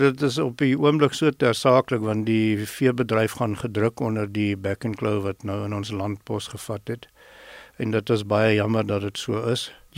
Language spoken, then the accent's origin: Afrikaans; Pretoria, Gauteng, South Africa; Ek het in Pretoria groot geword.